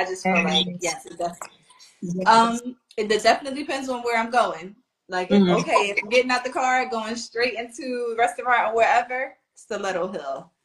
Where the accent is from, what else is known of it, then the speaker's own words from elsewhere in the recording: Philadelphia, Pennsylvania, United States; I'm from Philly, so I'm going